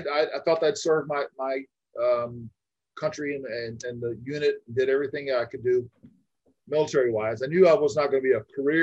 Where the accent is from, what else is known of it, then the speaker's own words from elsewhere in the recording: Florida, United States; now in Arizona, United States; And I'm from Florida. I live in Arizona for the last 20 years or so. But at the time growing up in Florida, they would come through my hometown